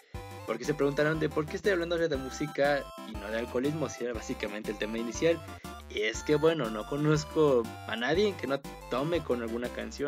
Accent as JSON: {"language": "Spanish", "region": "Michoacán", "country": "Mexico", "said": "yo soy de Michoacán y deberías decirles a ustedes mis michoacanos libres"}